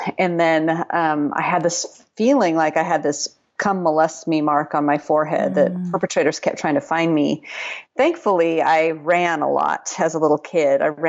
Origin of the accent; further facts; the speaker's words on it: Pacific Northwest, United States; And the irony of the whole story is I'm from the Pacific Northwest.